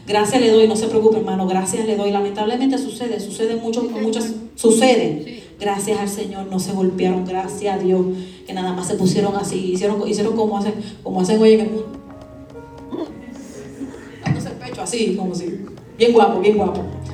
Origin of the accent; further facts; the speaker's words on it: Puerto Rico; Yo, como madre, mire, fue difícil, y más yo que soy boricua